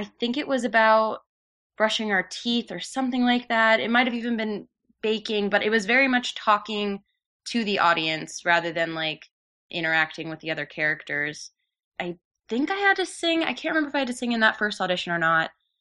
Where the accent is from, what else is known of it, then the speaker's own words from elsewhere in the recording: Florida, United States; but I'm from Florida and I mainly lived in Florida.